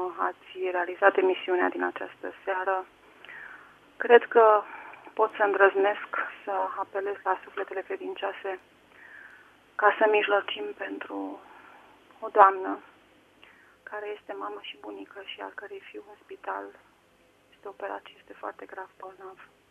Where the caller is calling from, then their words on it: Craiova, Dolj, Romania; Sunt din Craiova, eu nu sunt încă o bunică. Sunt de vârstă medie